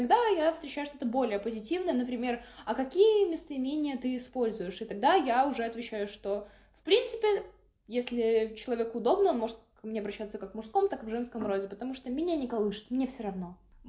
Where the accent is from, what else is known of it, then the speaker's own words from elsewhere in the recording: Minsk, Belarus; я сама из Беларуси, я из Минска